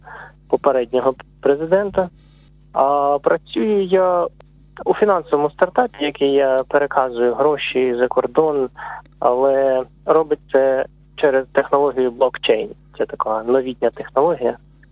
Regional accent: Kherson, Kherson Oblast, Ukraine; now in Canberra, Australia; Я сам з Херсону, моя жінка з Дніпра, бувший Дніпропетровськ.

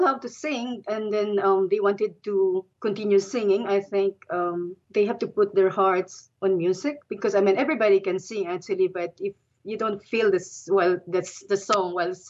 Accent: Philippines; now in Australia; Well, for me, personally, I'm proud to be a Filipino, and I will die as a Filipino.

